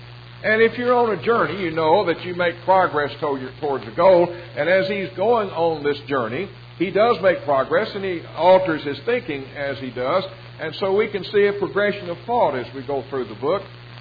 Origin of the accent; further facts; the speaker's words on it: Nashville, Tennessee, United States; I grew up in Nashville, Tennessee, and my dad was treasurer of the church